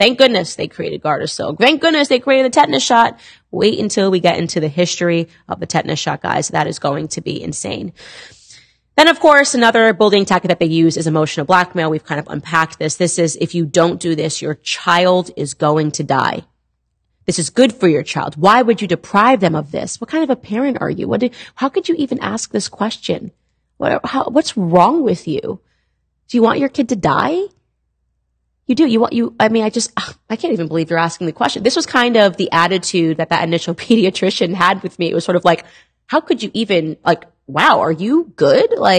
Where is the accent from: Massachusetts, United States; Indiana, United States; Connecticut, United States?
Connecticut, United States; Stamford; I am from Connecticut. I grew up in Stamford, Connecticut.